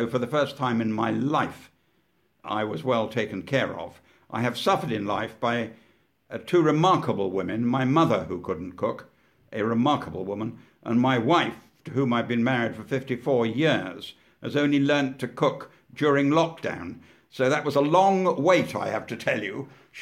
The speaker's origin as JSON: {"language": "English", "town": "Weston-super-Mare", "region": "South West England", "country": "United Kingdom", "said": "Well, I come from Weston-super-Mare in Somerset, and we had a fish and chip shop"}